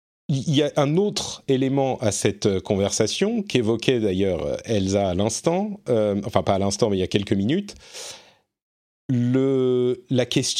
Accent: France; J'ai l'impression qu'elle est moins présente chez nous en France, peut-être en Europe

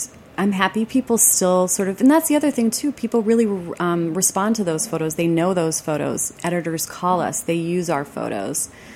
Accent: Detroit, Michigan, United States; also born or lived in Ann Arbor; I'm from the Detroit area, so I went to Michigan and I worked and lived in Ann Arbor for many years.

